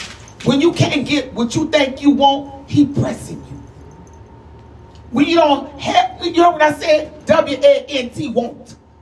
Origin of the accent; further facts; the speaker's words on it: New Orleans, Louisiana, United States; I'm from the old school. I'm from New Orleans.